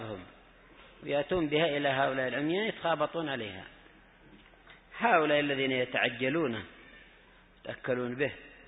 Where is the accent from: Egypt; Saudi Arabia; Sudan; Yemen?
Yemen; عندنا في اليمن